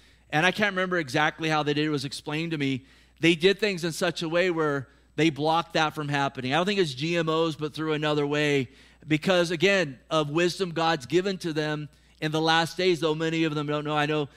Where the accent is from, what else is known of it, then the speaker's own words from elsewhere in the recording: California, United States; born there; I love California. I was born in California. I pray for California. I don't plan on leaving California until the Lord raptures me or if he tells me, hey, go somewhere else.